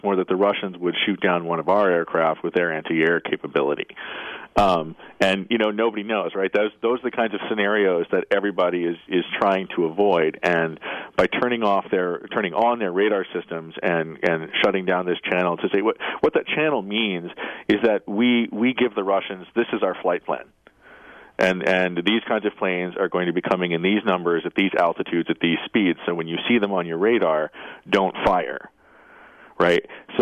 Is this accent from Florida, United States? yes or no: no; Kansas, United States; a lovely Midwesternism, and I'm from Kansas, so go Jayhawks.